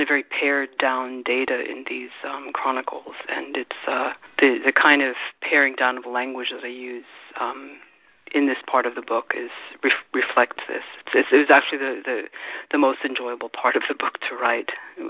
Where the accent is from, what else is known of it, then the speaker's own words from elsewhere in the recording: New York City, New York, United States; moved away as an adult; now in Berlin, Germany; I grew up in New York, but I haven't really been living there on a regular basis for so many years that I don't really feel that I can compare the two cities so much. I mean, Berlin is really my hometown in a lot of ways.